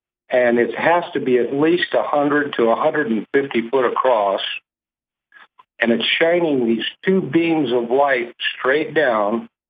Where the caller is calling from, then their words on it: Oklahoma, United States; Okay, yeah … I'm in Oklahoma.